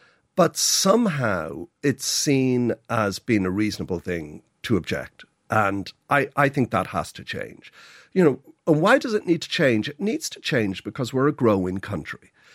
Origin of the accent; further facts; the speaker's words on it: Dundrum, County Dublin, Ireland; You know, I grew up in Dundrum. Dundrum is a really well-connected part of the city.